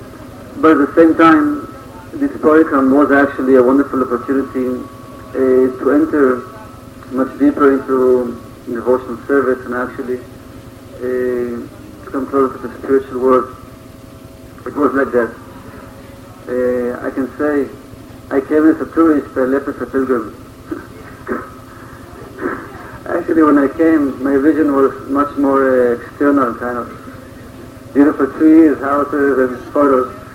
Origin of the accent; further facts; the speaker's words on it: Israel; English is a second language; And I say a kind of a shallow answer, I'm from Israel, this and that.